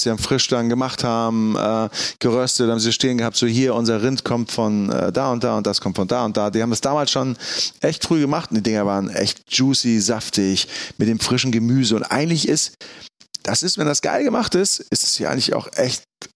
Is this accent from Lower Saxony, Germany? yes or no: no; Kiel, Schleswig-Holstein, Germany; Also ich komme aus Kiel